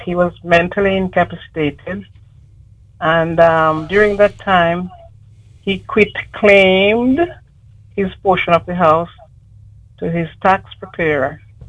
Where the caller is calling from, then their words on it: Florida, United States; I'm calling from Florida.